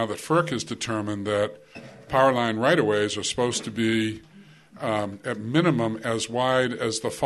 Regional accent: Campton, New Hampshire, United States; I'm from Campton

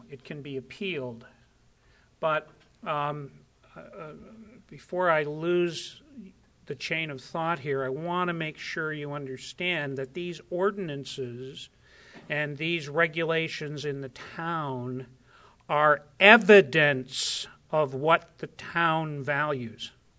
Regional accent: Columbia, New Hampshire, United States; and I'm from Columbia

